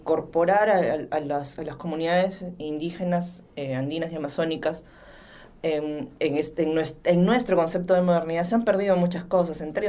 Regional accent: Peru; Todos somos peruanos, a todos nos involucra.

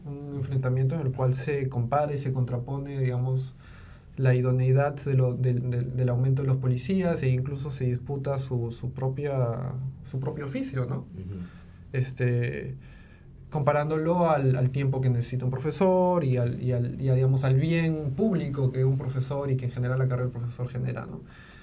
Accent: Cusco, Peru; Yo soy cusqueño, bueno, y llevo acá bastante tiempo

